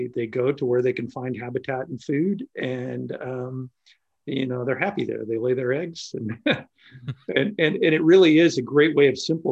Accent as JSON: {"language": "English", "region": "Nebraska", "country": "United States", "tie": "born or raised there", "said": "And I grew up in Nebraska, where our state bird was the meadowlark, right?"}